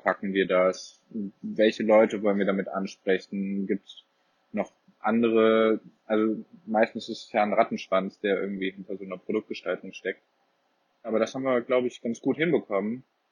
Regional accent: Cologne, North Rhine-Westphalia, Germany; ich komme ursprünglich aus Köln

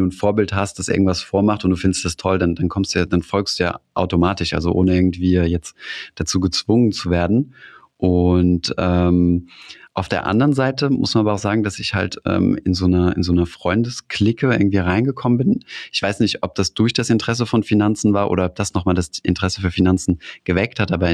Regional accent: Saarland, Germany; ich komme ja aus dem Saarland

